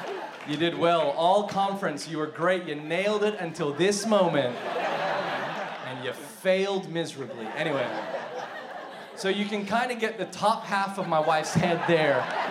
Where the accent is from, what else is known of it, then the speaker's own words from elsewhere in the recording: Manila, Metro Manila, Philippines; I went to an American school. That's why I have this accent. But I love growing up in the Philippines. It's a tropical country, man.